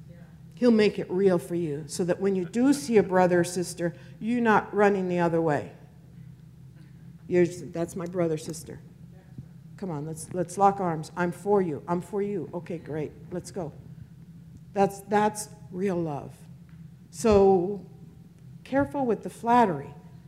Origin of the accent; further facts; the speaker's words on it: Los Angeles, California, United States; I come from East LA. We don't do that.